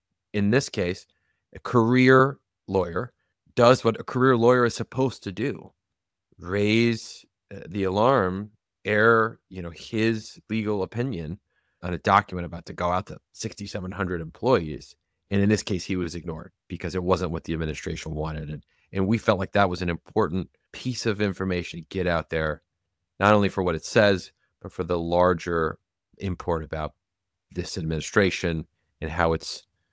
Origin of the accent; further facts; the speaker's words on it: Michigan, United States; average folks out in the Midwest, my home state of Michigan, wherever